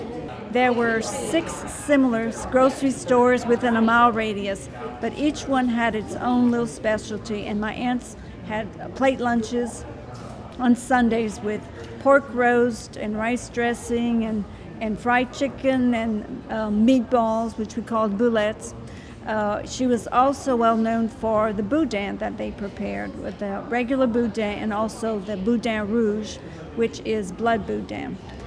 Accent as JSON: {"language": "English", "town": "Cecilia", "region": "Louisiana", "country": "United States", "said": "I'm from Cecilia, near Breaux Bridge in St. Martin Parish."}